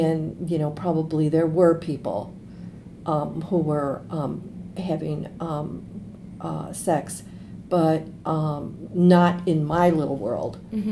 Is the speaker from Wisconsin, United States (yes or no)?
yes; Racine, Wisconsin, United States; My cousin, my girlfriend, and I, we are from Racine, very Catholic school girls